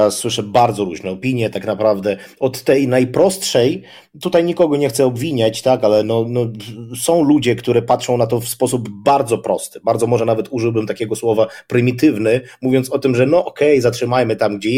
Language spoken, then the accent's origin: Polish; Zaporizhzhia Oblast, Ukraine; No ja pochodzę też z jednego z takich terenów teraz okupowanych, to jest obwód zaporowski, mała wioska w okolicach Enerhodara.